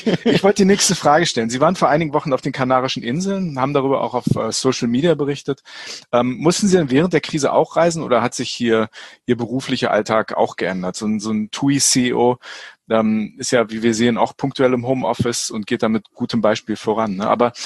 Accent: Hanover, Lower Saxony, Germany; Ich bin Hannoveraner

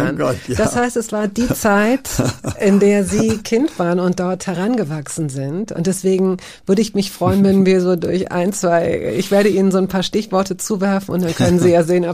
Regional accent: Hanover, Lower Saxony, Germany; Ich bin Hannoveranerin. Ja. Also wir sind beide gebürtige Niedersachsen.

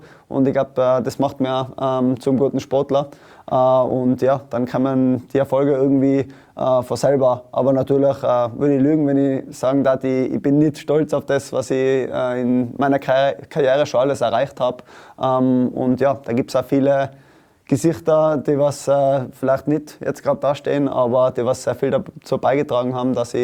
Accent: Tyrol, Austria; in meinem Fall als Tiroler komme ich jetzt nicht so oft in den Osten nach Wien

